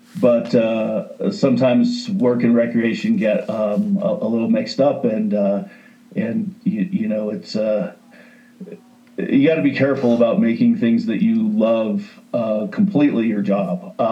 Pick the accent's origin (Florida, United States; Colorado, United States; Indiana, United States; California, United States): Colorado, United States; Boulder; Well, it's a little bit of a tangled web, but I grew up in Boulder, Colorado, in a family that really enjoyed winter sports